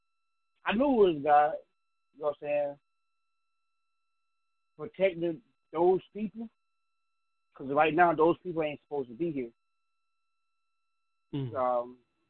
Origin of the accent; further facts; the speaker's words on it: Smithfield, North Carolina, United States; I was born December 2nd, 1981, Smithfield, North Carolina. Growing up in North Carolina